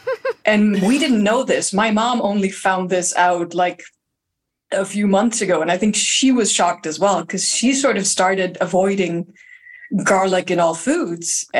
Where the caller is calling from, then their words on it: Lund, Skåne, Sweden; I'm calling from Lund in Sweden.